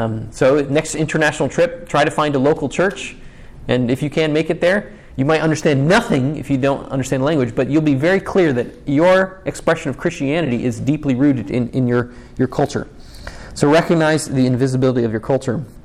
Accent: the North, United States; I'm a Northerner. I don't think I have an accent until I leave and people point out that I sound like a Northerner, right? A Yankee.

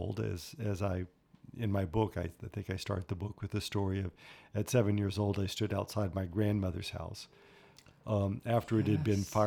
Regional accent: Birmingham, Alabama, United States; So I grew up in the American South in the state of Alabama in Birmingham.

